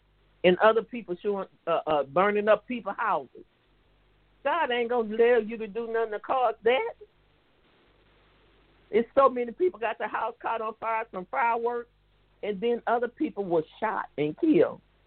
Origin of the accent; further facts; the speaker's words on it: East St. Louis, Illinois, United States; So I'm going to be down, because I'm from East St. Louis.